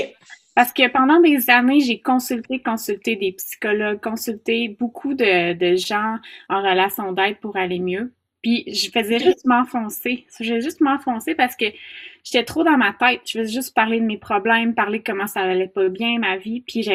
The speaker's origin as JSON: {"language": "French", "region": "Quebec", "country": "Canada", "tie": "born or raised there", "said": "En fait, je suis native de la Beauce."}